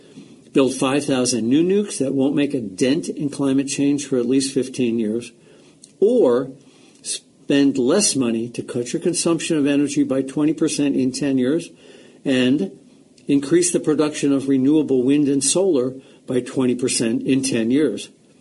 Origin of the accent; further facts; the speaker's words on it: Burlington, Vermont, United States; Dozens of cities, including my hometown of Burlington, Vermont, are already completely powered by renewable electricity from distributed sources.